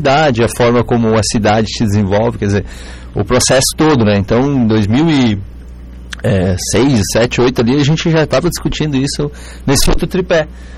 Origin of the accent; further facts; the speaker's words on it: Teutônia, Rio Grande do Sul, Brazil; eu sou de Teutônia, né